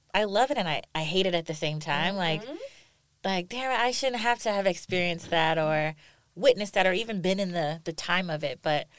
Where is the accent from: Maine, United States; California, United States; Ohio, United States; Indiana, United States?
Ohio, United States; Cincinnati; I'm from Cincinnati, Ohio, and I remember when I was in, like, middle school